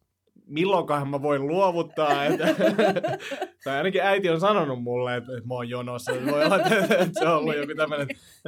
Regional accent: Vantaa, Uusimaa, Finland; mä oon itse Martinlaaksosta kotosi

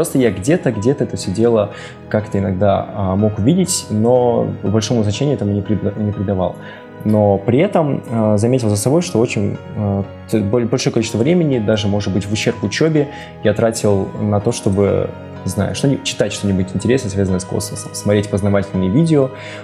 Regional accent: Kazakhstan; moved away as an adult; now in Czechia; я проучился в Казахстане сначала в университете, то есть я сам из Казахстана, проучился там полтора года, как только я окончил школу, после этого переехал в Чехию

